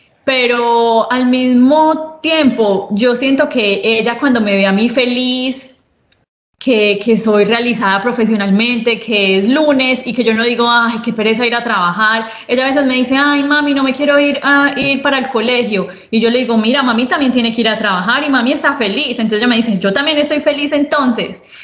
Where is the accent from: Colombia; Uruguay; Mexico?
Colombia; Medellín, Antioquia; Soy una mujer colombiana que nací y crecí en Medellín. Estudié ingeniería mecánica en la Universidad EAFIT de Medellín.